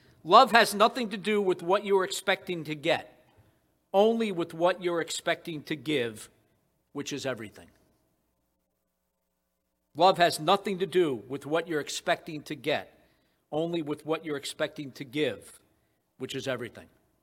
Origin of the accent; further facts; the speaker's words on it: New England, United States; accent: New England; I probably would not do very well with my New England accent on this country song.